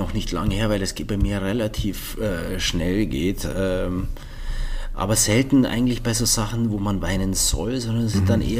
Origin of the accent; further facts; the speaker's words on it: Bavaria, Germany; In Allgäu. Okay. Ja. Also und in Südbayern sozusagen.